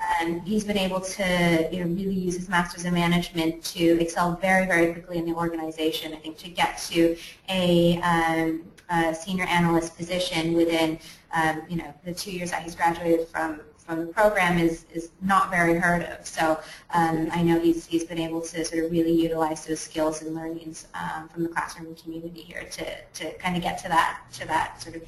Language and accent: English; California, United States; now in London, United Kingdom; you said I'm from California, so people are able to kind of power through the cold here.